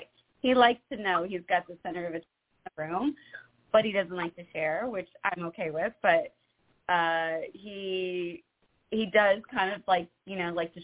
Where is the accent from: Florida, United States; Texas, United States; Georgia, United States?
Georgia, United States; also born or lived in South Carolina; Oh, I'm from Georgia and South Carolina.